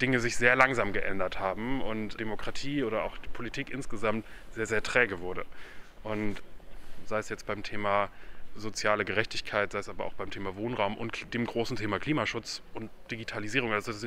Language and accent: German; Lower Saxony, Germany; in Niedersachsen, in meinem Heimatbundesland